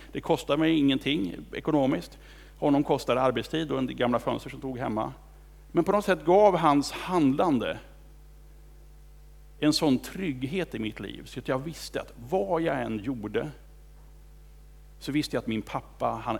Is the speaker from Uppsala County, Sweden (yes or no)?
no; Kumla, Örebro County, Sweden; Jag är uppväxt på landet utanför Kumla, 3 kilometer från centrum.